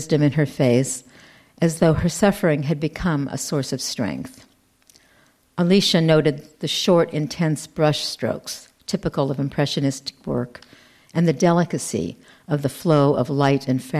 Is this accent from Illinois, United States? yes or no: no; Berkeley, California, United States; born there; And that's the home that I was brought to as a baby. I was born in Berkeley, and that was her home in Berkeley when they finally got to America.